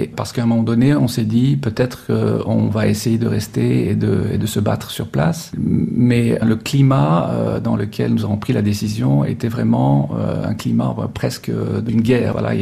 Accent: France; born there; Je suis né moi en France. Mes parents sont grecs et ont immigré dans les années 50.

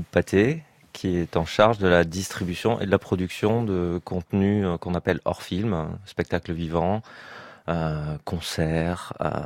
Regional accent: Tarbes, Occitanie, France; Même dans ma ville natale, à Tarbes

